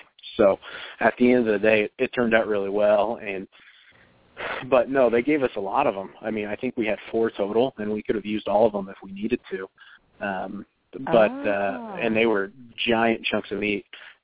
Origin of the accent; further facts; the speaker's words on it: Kansas City, United States; Growing up in Kansas City, we grew up in such a rich barbecue culture.